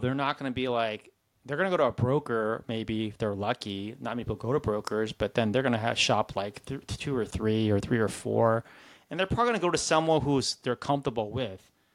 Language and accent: English; Gyeongsang, South Korea; So I'm from South Korea, from Gyeongsang though.